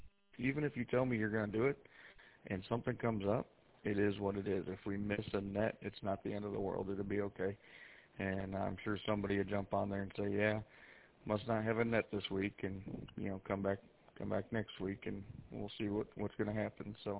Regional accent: Michigan, United States; We're just right outside of Detroit.

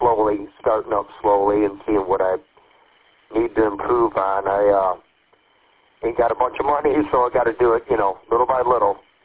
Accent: Birch Run, Michigan, United States; from Birch Run, and kind of new to the hobby here

